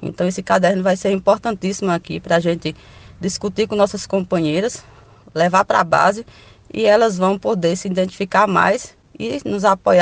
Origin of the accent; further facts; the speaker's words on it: Ceará, Brazil; Eu não sou daqui da região da Bahia, eu vim da região do Ceará, então comecei a vida da assalariada rural em 2008, aos meus 18 anos.